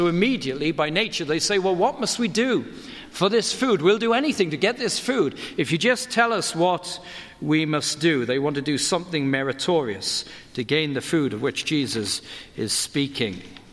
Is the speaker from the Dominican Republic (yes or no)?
no; United Kingdom; now in United States; I said, I'm from Britain, but I live in America.